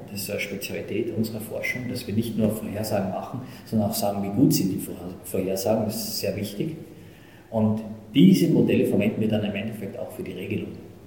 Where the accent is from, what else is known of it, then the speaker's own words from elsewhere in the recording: Lassnitzhöhe, Styria, Austria; also born or lived in Graz; Also ich bin in der Steiermark geboren, in Unterbrömstetten bei Graz. Bin aufgewachsen in Lassnitzhöhe bei Graz, bin dann dort in die Schule gegangen und dann in Graz ins Gymnasium.